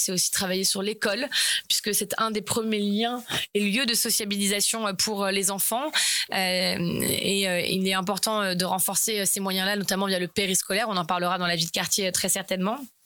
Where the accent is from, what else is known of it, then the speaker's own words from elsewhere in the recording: Rouen, Normandy, France; moi j'ai 35 ans, je suis née à Rouen, j'y ai grandi. Au début sur la rive gauche dans le quartier Orléans, puis ensuite dans le quartier de la gare.